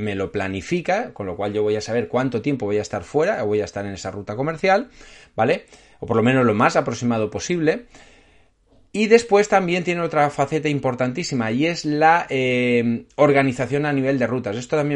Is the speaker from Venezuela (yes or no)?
no; Spain; yo en España, que soy de España